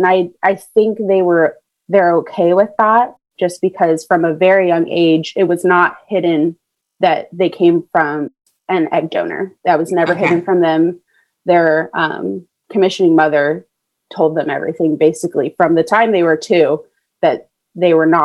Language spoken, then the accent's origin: English; Kansas, United States; now in Orange County, United States; So I'm originally from Kansas. I moved to Orange County like by myself without my family about 4 years ago.